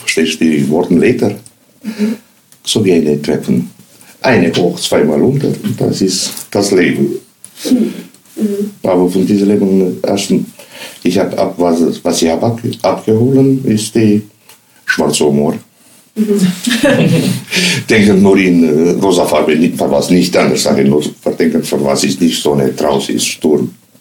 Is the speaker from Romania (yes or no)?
yes; Romania; German is a second language; moved away as an adult; also born or lived in Spain; Ich bin geboren in Rumänien. Ich habe gelebt bis am 33 Jahre in Rumänien, dann 15 Jahre in Spanien.